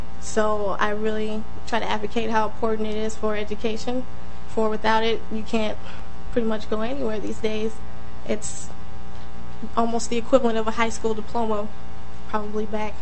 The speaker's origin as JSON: {"language": "English", "town": "Minneapolis", "region": "Minnesota", "country": "United States", "tie": "born or raised there", "said": "Pretty much my hometown is North Minneapolis, so I've been here a majority of my life. I was not born in the state, but raised here, lovely place."}